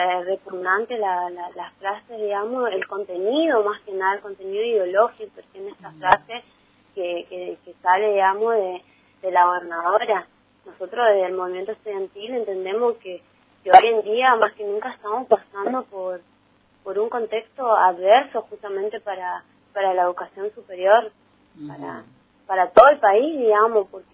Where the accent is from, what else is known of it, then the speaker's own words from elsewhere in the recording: Garupá, Misiones, Argentina; Yo soy de Arupá, de Santa Inés, y por ahí muchas veces la información no llega, es más porque no hay señal y cosas así